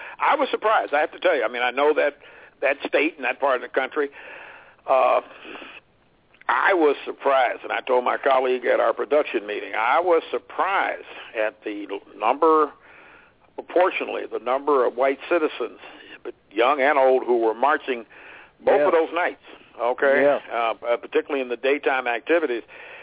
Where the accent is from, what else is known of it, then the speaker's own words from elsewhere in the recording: Kansas City, Missouri, United States; I talk with some associates of mine in my hometown of Kansas City